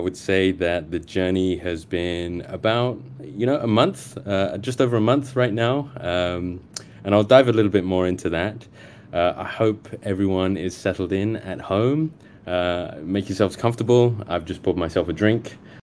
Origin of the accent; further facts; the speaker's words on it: Singapore; I am a Singaporean artist and creative director.